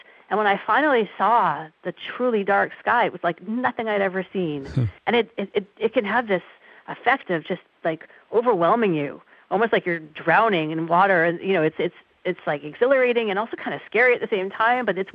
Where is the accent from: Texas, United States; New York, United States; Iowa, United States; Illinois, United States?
New York, United States; New York City; Yeah, I grew up in New York City, and I really had this perception of the sky at night as sort of a milky gray thing